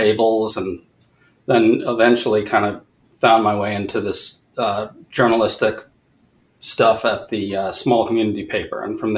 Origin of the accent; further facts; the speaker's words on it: New York City, New York, United States; I grew up in Lower Manhattan and Greenwich Village, actually. In those days, it was a little bit different than it looks now.